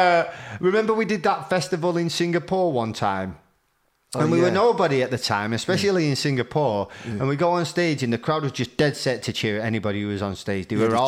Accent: United Kingdom; So we are British, but...

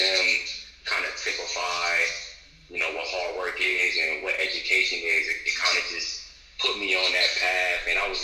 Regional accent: Chicago, Illinois, United States; now in New York City, United States; West Side. Was born on the South Side, then moved to the West Side, and then after

